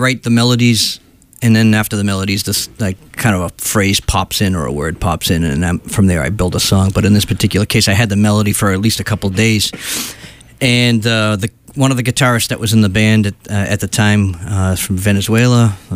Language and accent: English; Chelsea, Massachusetts, United States; And I'm from Chelsea